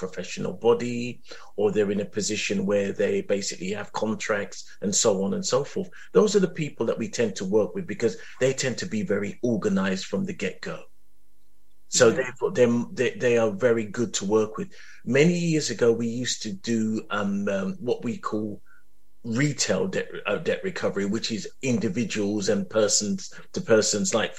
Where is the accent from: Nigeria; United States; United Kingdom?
United Kingdom; Lewisham, London; But I'm from South East London and I'm from Lewisham.